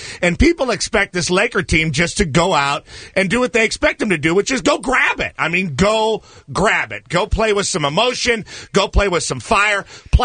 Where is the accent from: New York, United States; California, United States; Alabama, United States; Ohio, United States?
Ohio, United States; Cleveland; I mean, fan? Like I'm from Cleveland? What do you think? I'm a grown-ass man. I'm from Cleveland.